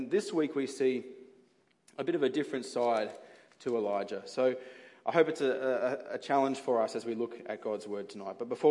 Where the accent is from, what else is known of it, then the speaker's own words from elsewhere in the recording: Sydney, New South Wales, Australia; Well, as you know, I'm from Sydney, and we travel to and from Sydney fairly often these days